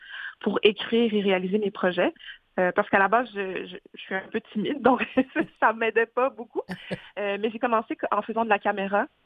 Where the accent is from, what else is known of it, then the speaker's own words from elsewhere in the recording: Quebec, Canada; born there; je suis née au Québec.